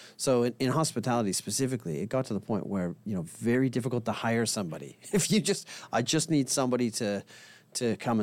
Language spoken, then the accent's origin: English; Canada; now in Australia; So that means I grew up in Canada, and have lived in Australia for about 30 years. Hence the slightly polluted accent that I carry around.